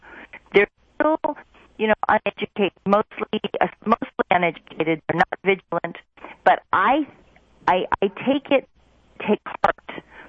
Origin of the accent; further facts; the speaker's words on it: Alaska, United States; I grew up in Alaska